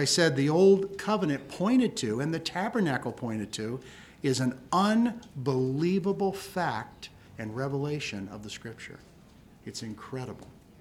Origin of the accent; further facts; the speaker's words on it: Ireland; Because I'm not so smart, Lord. I'm Irish. I'm not so smart.